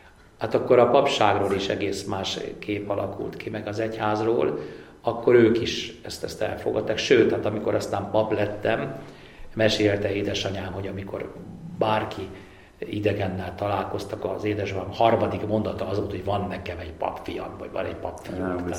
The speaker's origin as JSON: {"language": "Hungarian", "town": "Maglód", "region": "Pest", "country": "Hungary", "tie": "born or raised there", "said": "Maglódon, ahol én fölnőttem, ott voltam először ilyen képesítés nélküli pedagógus egy évet"}